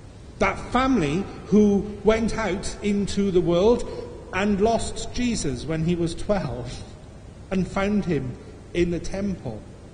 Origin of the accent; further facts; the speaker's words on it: Wales, United Kingdom; and I'm Welsh, which let me tell you, mums are very much in charge.